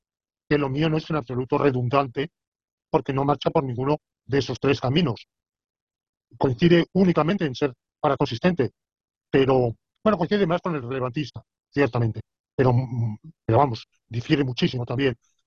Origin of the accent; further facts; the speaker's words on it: Alicante, Valencian Community, Spain; Es un tributo a mi ciudad natal, Alicante.